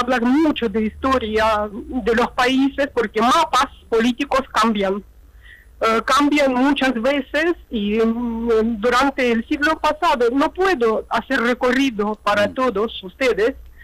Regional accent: Odesa, Odesa Oblast, Ukraine; Spanish is a second language; moved away as an adult; Yo vine directamente desde Odessa. Donde yo estaba estudiando, terminé mi educación superior.

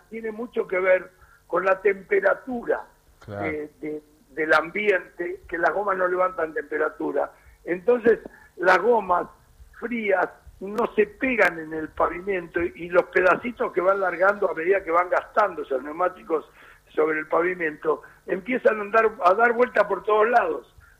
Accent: Argentina; No, somos así los argentinos, y no hay que vender humo

